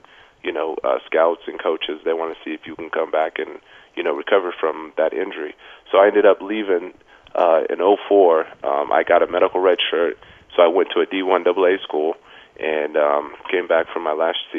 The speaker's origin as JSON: {"language": "English", "town": "Grand Junction", "region": "Colorado", "country": "United States", "tie": "born or raised there", "said": "I grew up in Grand Junction over on the Western Slope."}